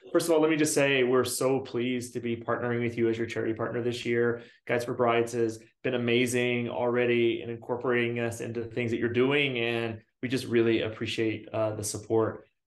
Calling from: Brooklyn, New York, United States; I am based in Brooklyn, New York, which is where I am today.

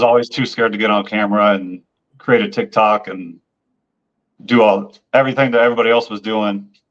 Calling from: Kansas City, Missouri, United States; Kansas City, Missouri.

